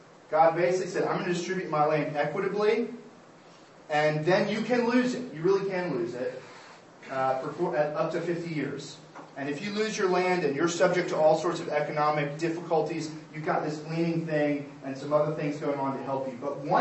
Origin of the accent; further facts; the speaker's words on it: United States; Now, I'm from America, so you know some of my applications you're going to have to worry about, and you also may be suspicious of my accent and all that.